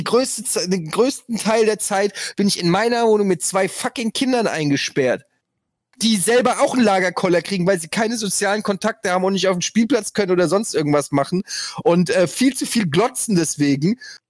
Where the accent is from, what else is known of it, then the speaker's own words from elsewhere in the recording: Frankfurt, Hesse, Germany; bei uns in Frankfurt gab es den Holzhausenpark, da habe ich in der Nähe gewohnt.